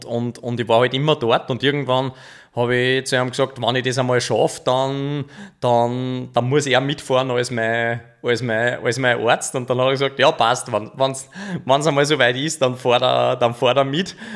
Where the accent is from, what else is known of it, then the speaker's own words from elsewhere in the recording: Niederneukirchen, Upper Austria, Austria; now in Kronsdorf, Austria; ich wohne jetzt da in Kronsdorf, aufgewachsen bin ich in Niederneukirchen, das ist mehr oder weniger eine Nachbargemeinde